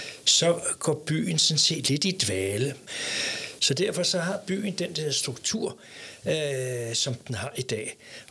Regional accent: Hellerup, Capital Region of Denmark, Denmark; now in Helsingør, Denmark; Jeg er simpelthen tilflytter. Jeg kommer ind fra Hellerup og fik job heroppe i Helsingør i 1970 som arkitekt

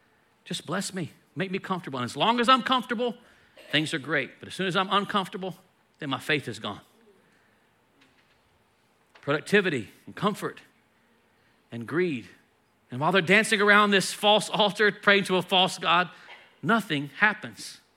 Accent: United States; How dare you tell me what to do? I'm American.

